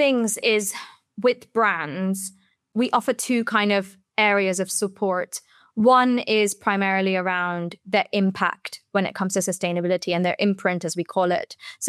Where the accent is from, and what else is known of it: India; born or raised there; also born or lived in Singapore